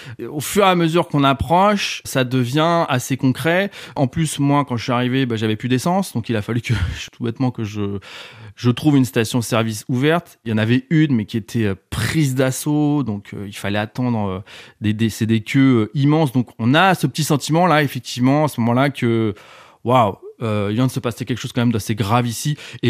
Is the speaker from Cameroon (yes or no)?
no; France; ce que nous, en tant que Français, on pourrait considérer comme un dysfonctionnement